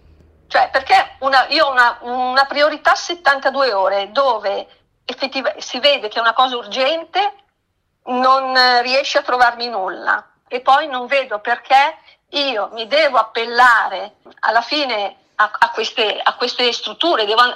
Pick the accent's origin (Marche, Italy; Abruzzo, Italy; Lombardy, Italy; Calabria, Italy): Lombardy, Italy; Pero; Esatto, io sono di Pero.